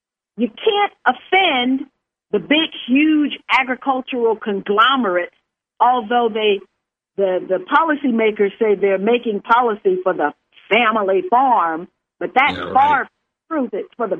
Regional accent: the South, United States; because I'm a Southerner, and I understand the posse comitatus.

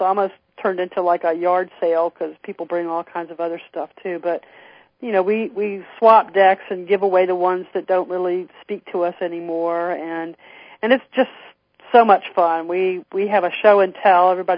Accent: the South, United States; Since I'm from the South, sometimes people think … A-L, but no … like the bird.

